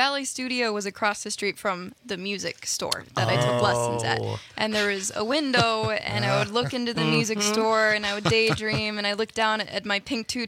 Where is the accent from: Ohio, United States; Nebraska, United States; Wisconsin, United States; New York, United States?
Wisconsin, United States; Elkhorn; Yeah, so Elkhorn's a pretty small town, about an hour south of Madison. Mm-hmm. In the Lake Geneva area, and it's a pretty small town